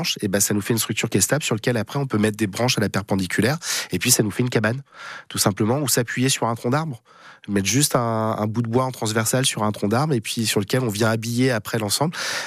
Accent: Centre-Val de Loire, France; Par chez nous, en Gâtine-Racan, il y a de la forêt partout, autour de Semblançay notamment

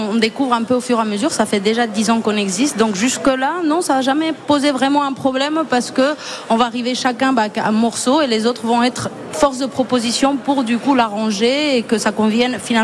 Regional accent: Spain; also born or lived in Morocco; Je suis née au Maroc, j'ai grandi en Espagne.

